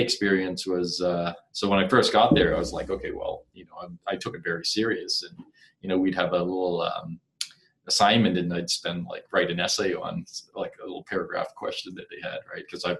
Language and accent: English; Nova Scotia, Canada; also born or lived in British Columbia; at the time I was living in BC, British Columbia, and I was born and raised in Nova Scotia.